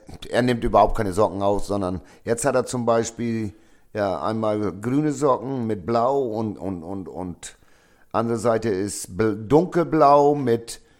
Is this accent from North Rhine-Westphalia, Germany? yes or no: no; Lower Saxony, Germany; Nee, Ostfriesland, ich bin Ostfriese und ich bleibe in Ostfriesland.